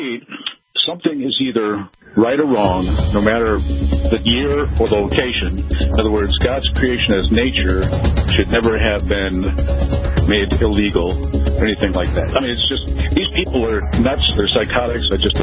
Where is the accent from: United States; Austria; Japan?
United States; Idaho; I'm from Idaho.